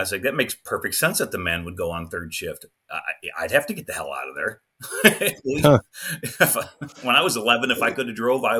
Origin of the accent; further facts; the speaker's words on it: Rockford, Illinois, United States; I grew up in a city called Rockford, Illinois, just outside of Chicago. Born and raised, lived there, I'd say 90% of my life, except for my stint in the military.